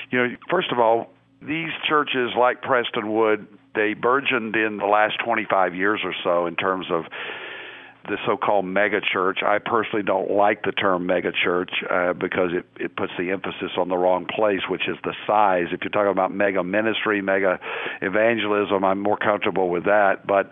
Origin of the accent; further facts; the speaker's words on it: Conway, Arkansas, United States; born there; I was born in Conway, Arkansas, a little town outside of Little Rock